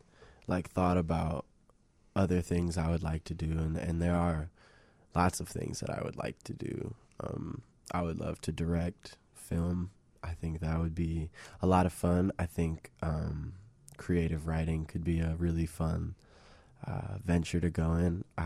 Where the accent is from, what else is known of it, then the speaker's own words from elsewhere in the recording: Evanston, Illinois, United States; And when I'm given the mic, I'm going to say I'm from Evanston.